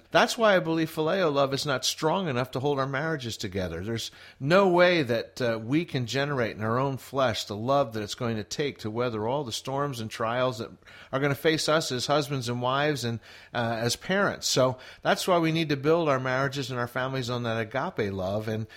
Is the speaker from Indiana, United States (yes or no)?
no; Philadelphia, Pennsylvania, United States; the love that comes from my hometown, the city of brotherly love.